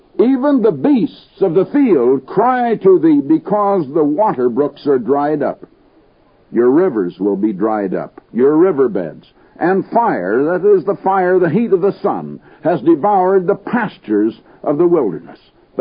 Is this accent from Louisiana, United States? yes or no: no; Des Moines, Iowa, United States; I was born and raised back in Des Moines, Iowa, and I was back there when the Drake relays were started